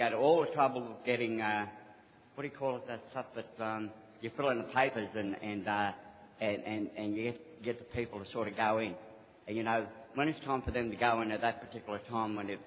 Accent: Queensland, Australia; I come from Queensland, Australia.

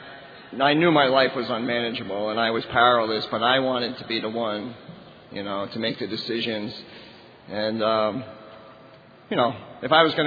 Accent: New Jersey, United States; I grew up in New Jersey, northern Jersey.

